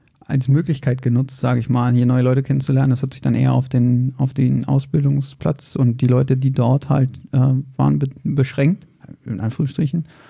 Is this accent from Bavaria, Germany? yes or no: no; Berlin, Germany; born there; now in Frankfurt, Germany; ich bin in Berlin-Reinickendorf geboren. Und bin vor 13 Jahren nach Frankfurt gekommen, des Jobs wegen.